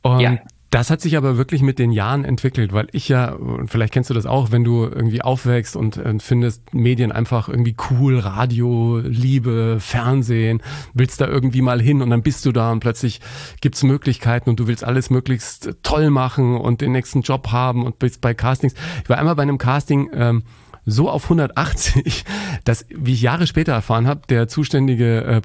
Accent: Bavaria, Germany; ich bin ja ein Kind des Bayerischen Rundfunks, ne? Ich bin in Bayern groß geworden

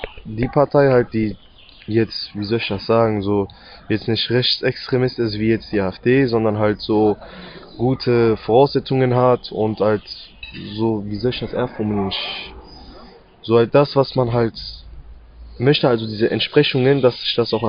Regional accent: Cologne, North Rhine-Westphalia, Germany; born there; geboren in Köln, 16 Jahre alt.

